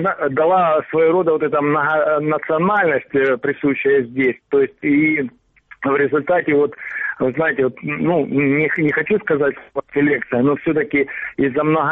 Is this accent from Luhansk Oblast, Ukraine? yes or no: yes; Sievierodonetsk, Luhansk Oblast, Ukraine; я из Северодонецка, Луганской области.